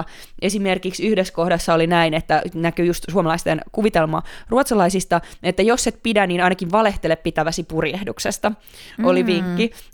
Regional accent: Pori, Satakunta, Finland; mä tuun itse länsirannikolta, vaikka mä oon Porista enkä Turusta.

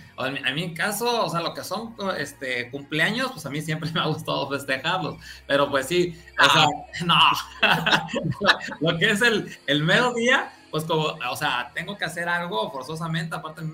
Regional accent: Acapulco, Guerrero, Mexico; Yo, donde yo crecí en Acapulco, sí, era como una tradición

